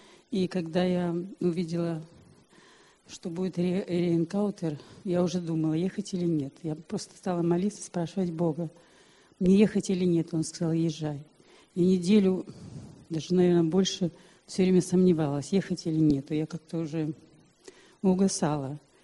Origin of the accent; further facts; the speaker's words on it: Memmingen, Bavaria, Germany; Я из Баварии, с Мемингена.